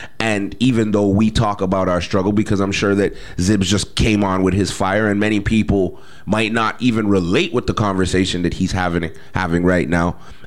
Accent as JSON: {"language": "English", "town": "Montreal", "region": "Quebec", "country": "Canada", "tie": "born or raised there", "said": "I grew up with this tapestry. I grew up in NDG. I grew up on Walkley, which was literally the ghetto, the hub of black folks and people of color, immigrants."}